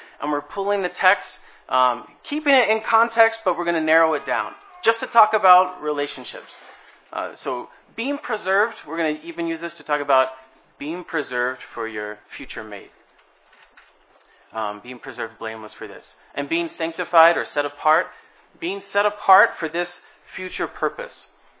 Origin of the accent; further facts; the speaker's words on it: Kentucky, United States; accent: Kentucky; sometimes it with my Kentucky accent or whatever I say